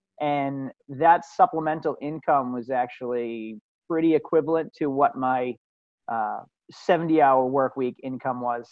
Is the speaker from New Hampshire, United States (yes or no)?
yes; New Hampshire, United States; I'm from New Hampshire, so I learned how to run a business in New Hampshire.